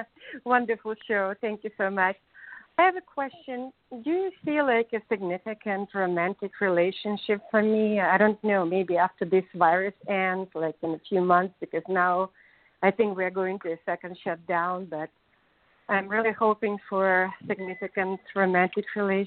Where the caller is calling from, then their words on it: California, United States; I'm calling from California.